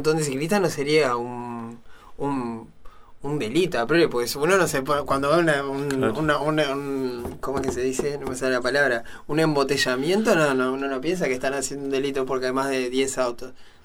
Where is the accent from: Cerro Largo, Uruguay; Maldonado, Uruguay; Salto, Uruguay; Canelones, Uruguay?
Canelones, Uruguay; yo también, yo soy de Canelones